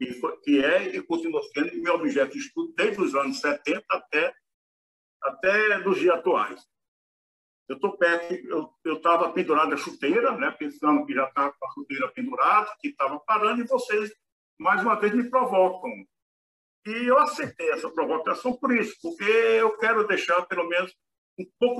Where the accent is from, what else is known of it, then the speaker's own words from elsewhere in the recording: Paraíba, Brazil; born there; As notícias saindo do Recife para Passo, a cidade que eu nasci aqui na Paraíba, eram distantes para chegar.